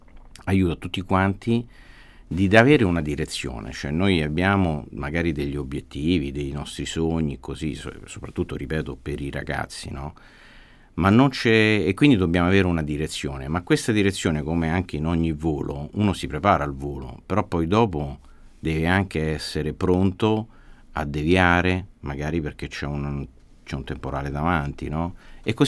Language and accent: Italian; Rome, Lazio, Italy; romano, sono un capitolino.